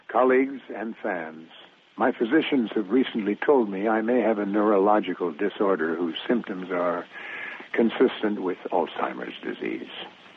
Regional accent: Michigan, United States; I'm grateful that I was born in America, that cradle of freedom and opportunity, where a kid from the Michigan Northwoods can work hard and make something of his life.

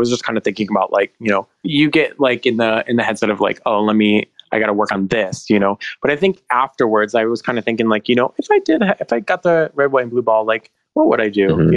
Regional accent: Michigan, United States; I'm from Michigan. I've sick of eating bugs before.

